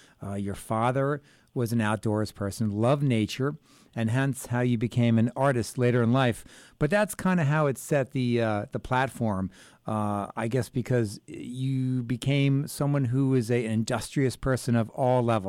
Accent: Florida, United States; I mean, growing up in Florida, obviously that's the South.

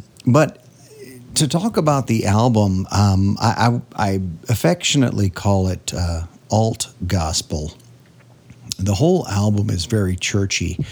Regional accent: Nebraska, United States; Even though I grew up in Nebraska, we were kind of, it was kind of a transplanted thing into the Midwest.

